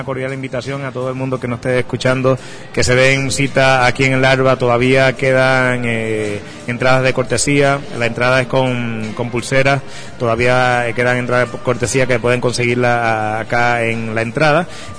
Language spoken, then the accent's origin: Spanish; Dominican Republic; now in Guadalajara, Mexico; Yo vengo de República Dominicana, la banda como tal se forma aquí en Guadalajara